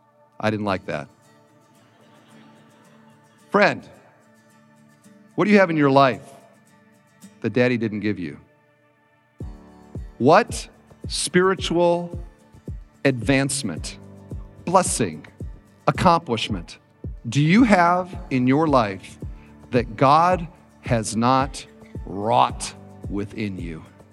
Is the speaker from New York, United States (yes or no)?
no; Cedar Falls, Iowa, United States; I grew up in Cedar Falls, Iowa.